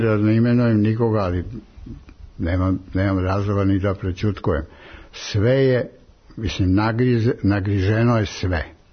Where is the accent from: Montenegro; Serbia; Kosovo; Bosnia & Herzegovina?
Serbia; Ja sam odrastao u Srbiji.